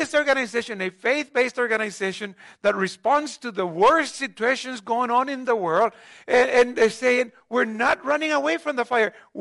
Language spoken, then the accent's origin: English; Mexico; I remember as a kid growing up in Mexico, of course, in a very seismic, active region of the world, part of the so-called Ring of Fire that is on both sides of the Pacific Ocean.